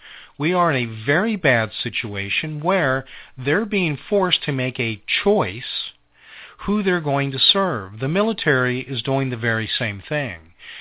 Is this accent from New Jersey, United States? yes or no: no; Tempe, Arizona, United States; also born or lived in Mesa, United States; I was raised in Tempe. I lived a great deal of my years in Mesa.